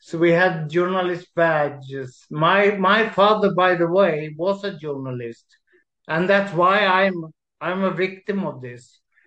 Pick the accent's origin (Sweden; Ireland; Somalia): Sweden; English is a second language; moved away as an adult; I found it very, very, very relieving to leave my home country, yes. But I did never want to leave my home country.